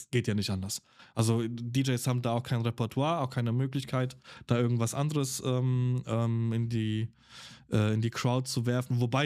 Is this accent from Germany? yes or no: no; Poland; born there; ich bin ein gebürtiger Pole.